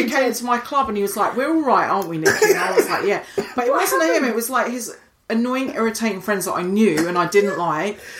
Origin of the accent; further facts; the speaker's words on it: Scotland, United Kingdom; Because I grew up in the Highlands of Scotland